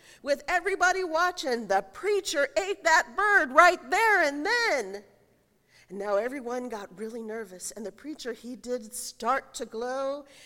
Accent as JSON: {"language": "English", "town": "Denver", "region": "Colorado", "country": "United States", "tie": "born or raised there", "said": "When I was growing up in Denver, there was an amphitheater that was outside of town called Red Rocks"}